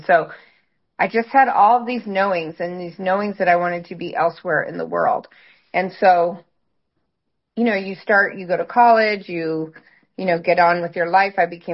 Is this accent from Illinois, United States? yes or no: yes; Illinois, United States; So I grew up in Illinois in these cornfields, right?